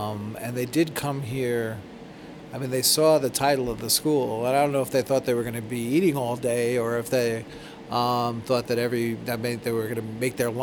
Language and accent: English; North Babylon, New York, United States; I kind of learned about diversity in reverse from being a child growing up in North Babylon and having all sorts of people around me